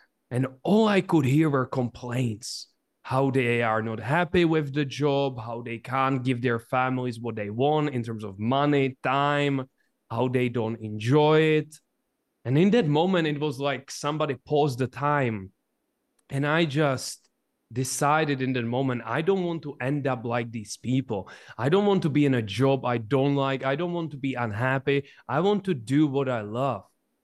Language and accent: English; Czechia; And basically where I come from the Czech Republic, which is a small country in the middle of Europe.